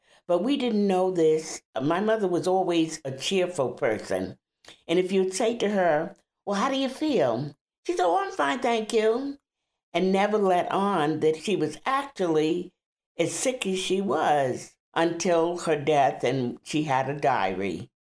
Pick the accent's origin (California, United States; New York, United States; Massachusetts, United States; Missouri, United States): New York, United States; Southold; as me growing up in Southold, you know, there was some prejudice